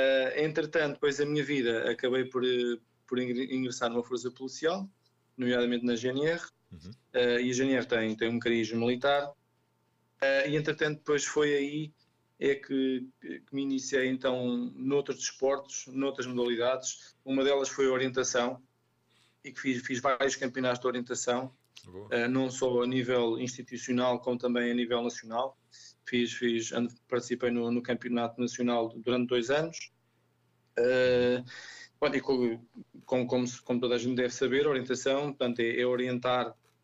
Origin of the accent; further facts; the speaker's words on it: Alentejo, Portugal; born there; eu nasci no Alentejo. Pronto, e o distrito foi Porto Alegre.